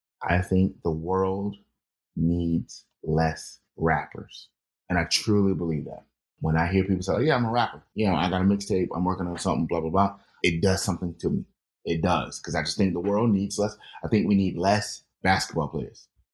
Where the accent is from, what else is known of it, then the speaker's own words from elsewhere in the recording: South Carolina, United States; I'm from South Carolina. We don't have any celebrities in South Carolina.